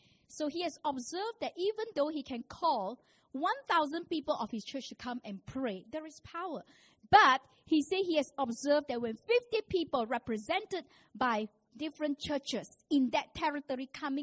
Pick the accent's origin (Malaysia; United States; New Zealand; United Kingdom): Malaysia; George Town, Penang; I say, I'm from Penang. But because I don't look totally Chinese, they will have to ask me a couple of times, but where are you really from? I say, I'm born here, I'm bred here, I school here. Carmelite Street is my school, my alma mater.